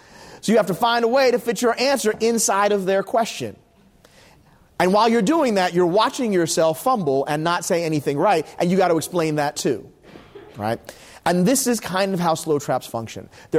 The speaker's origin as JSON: {"language": "English", "town": "Philadelphia", "region": "Pennsylvania", "country": "United States", "said": "I'm from Philadelphia, in case that's not clear."}